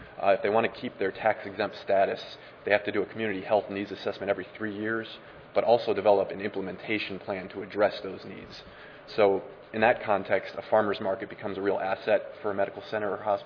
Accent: Cleveland, Ohio, United States; I'm from Cleveland originally

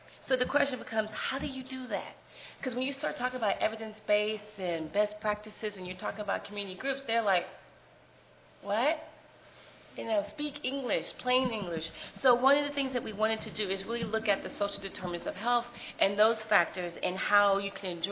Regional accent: the South, United States; Because I'm from the South, and we talk very fast, so it's just going to be worse now because I've had hot chocolate.

